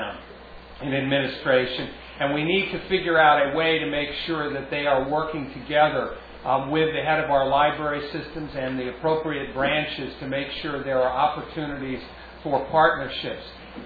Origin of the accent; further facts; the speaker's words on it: New Hampshire, United States; The library of the future is going to be very different than the library that I grew up in New Hampshire.